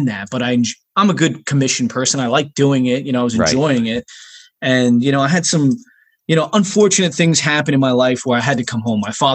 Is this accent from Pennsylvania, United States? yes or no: no; Toms River, New Jersey, United States; also born or lived in Myrtle Beach, United States; So I grew up in Toms River. I'm a local guy in New Jersey. I spent some time down in Myrtle Beach, South Carolina, where I went to school